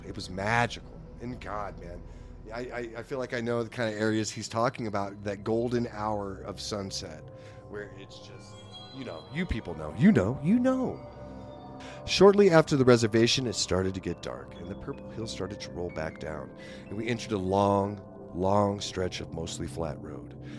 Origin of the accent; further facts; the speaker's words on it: Texas, United States; We're from Texas. For most part, everything around here is flatty flat, flat blah.